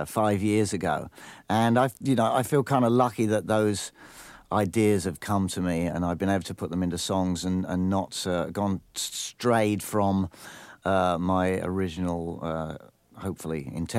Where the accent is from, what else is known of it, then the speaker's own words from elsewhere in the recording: Camberley, South East England, United Kingdom; also born or lived in London; I was born in London. I grew up in a place called Deep Cut, Camberley, Surrey, which is suburban country area, about 35 miles out of London, very near a town called Aldershot, which is known as the home of the British Army.